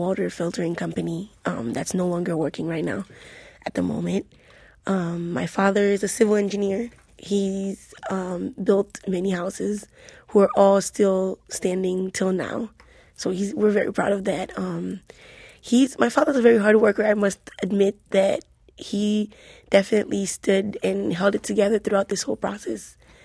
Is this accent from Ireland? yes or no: no; Haiti; now in United States; I grew up in Haiti and went to school in Haiti